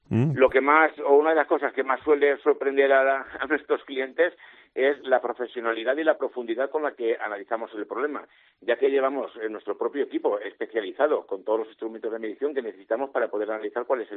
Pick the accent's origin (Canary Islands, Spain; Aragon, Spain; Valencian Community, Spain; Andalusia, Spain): Valencian Community, Spain; yo soy valenciano, pero ya me puedo decir o me considero como que Murcia es mi segunda casa, ¿eh?